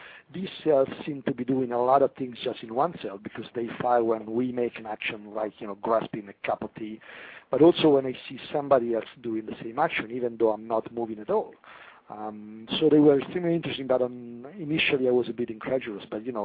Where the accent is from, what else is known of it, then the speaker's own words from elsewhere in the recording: Rome, Lazio, Italy; I come from Rome.